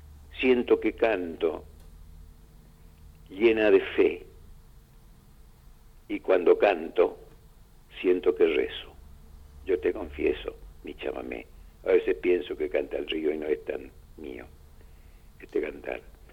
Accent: Curuzú Cuatiá, Corrientes, Argentina; moved away as an adult; now in Rosario, Argentina; Bueno, yo soy de Curuzucatía. Yo cuando vine a Rosario, yo tenía 18 años, 19 más o menos.

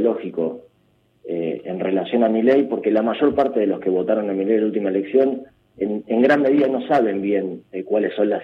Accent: La Matanza, Buenos Aires Province, Argentina; yo soy de La Matanza.

